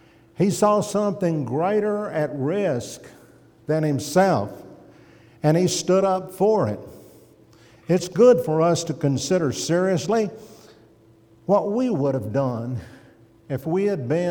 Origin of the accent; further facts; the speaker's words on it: Madison, United States; almost within sight of the house where I grew up in Madison over there